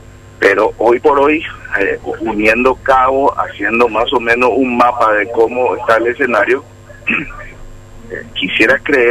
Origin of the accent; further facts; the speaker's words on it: Paraguay; como paraguayo y como colorado